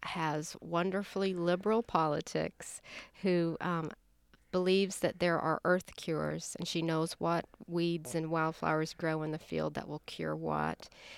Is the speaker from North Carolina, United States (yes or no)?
no; Florida, United States; I think as a writer who was born and raised in Florida